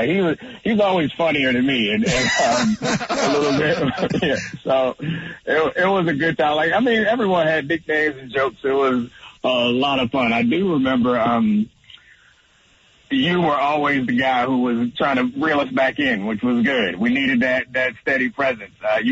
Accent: East Coast, United States; And I wasn't like a Broncos fan, and I didn't grow up in Colorado. I grew up on the East Coast

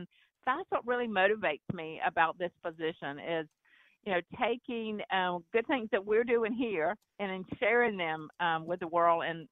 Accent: Georgia, United States; even in my home state of Georgia

